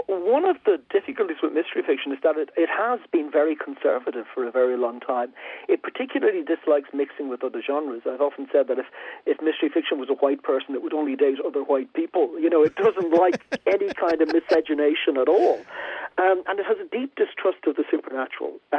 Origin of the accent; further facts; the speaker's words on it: Ireland; and I come from Ireland, which has always had a difficulty with that way of looking at the world.